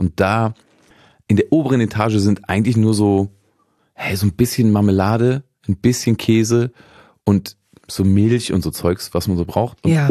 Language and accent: German; Braunschweig, Lower Saxony, Germany; ich bin ja aus der Region Braunschweig